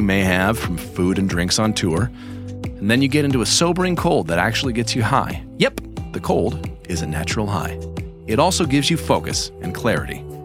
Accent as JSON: {"language": "English", "region": "California", "country": "United States", "said": "my brain, which is still functioning basically as a Californian, cannot comprehend like a Chicago winter."}